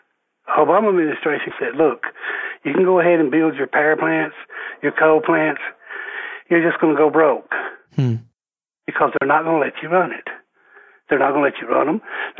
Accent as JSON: {"language": "English", "region": "Kentucky", "country": "United States", "tie": "born or raised there", "lives_now": "Tennessee", "said": "Yes, I moved from Kentucky. I've had to move away."}